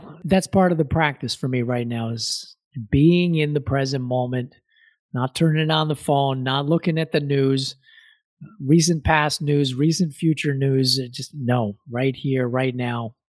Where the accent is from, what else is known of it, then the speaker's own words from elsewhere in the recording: New York City, New York, United States; I'm a native New Yorker. I'm born and raised in New York.